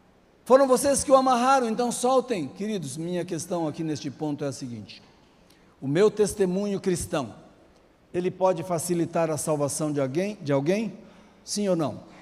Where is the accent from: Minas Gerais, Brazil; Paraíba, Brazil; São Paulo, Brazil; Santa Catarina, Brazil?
São Paulo, Brazil; Florínia; born there; eles se mudaram de Minas para essa cidadezinha onde eu nasci, Florínia, ali no interior de São Paulo, perto do Paraná.